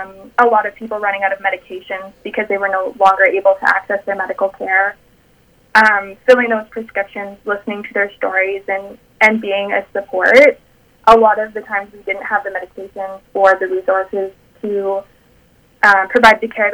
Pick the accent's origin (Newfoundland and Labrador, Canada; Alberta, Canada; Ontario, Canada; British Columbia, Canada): Ontario, Canada; Wabigoon Lake Ojibwe Nation; I'm from Wabigoon Lake Ojibwe Nation. I am currently a registered nurse practicing in remote northern Ontario in Pikangikum First Nation.